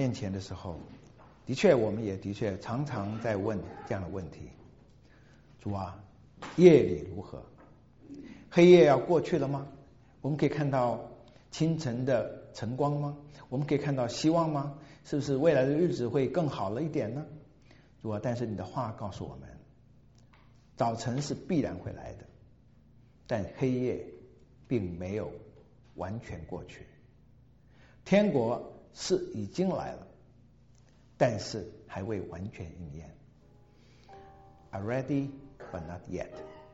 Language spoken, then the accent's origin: Chinese; China; 好像我们中国人最喜欢说要双保险三保险